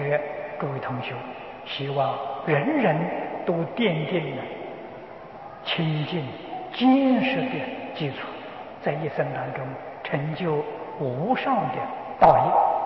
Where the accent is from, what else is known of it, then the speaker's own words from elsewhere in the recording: China; 阿舍离是印度话， 意思就是说他的言行可以做我的榜样啊，我们中国人翻为规范师啊